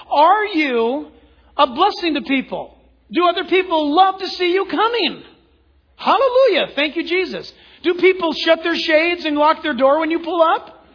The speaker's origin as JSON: {"language": "English", "region": "California", "country": "United States", "tie": "born or raised there", "said": "Man, I grew up in Orange County. We used to ride our bikes down through orange groves."}